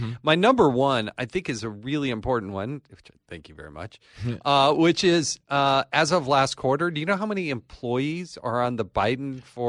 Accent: Utah, United States; He came out and did an event in Utah, my home state.

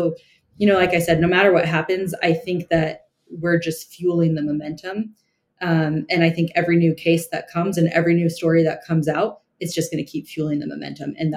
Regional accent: Indiana, United States; We saw the vote in Ohio, which is near my home state of Indiana on Tuesday.

